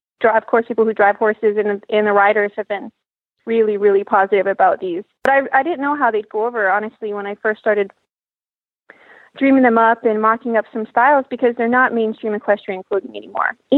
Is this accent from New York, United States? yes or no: no; Vermont, United States; And, well, I grew up in Vermont. So, you know, it's not terribly different.